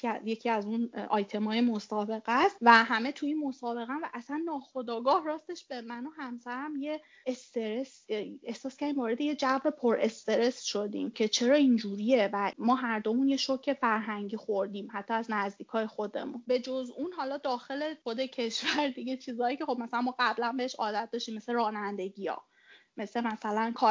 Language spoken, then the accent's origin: Persian; Iran; ولی اینکه من ایرانیم، شاید چون خب فارسی حرف میزنیم و خانوادم و اونجا و اینا